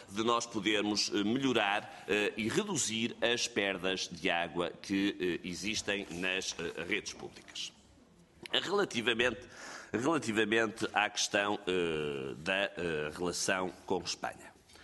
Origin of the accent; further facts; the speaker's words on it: Porto, Portugal; e que eu, como portuense, lhe agradeço